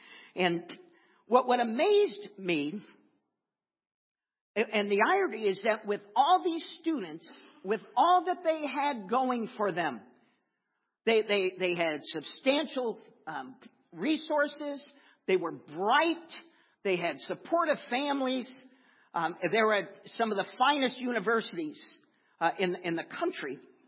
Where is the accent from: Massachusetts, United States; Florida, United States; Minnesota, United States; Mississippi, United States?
Florida, United States; I've shared my testimony, I think, several times as I grew up in Florida.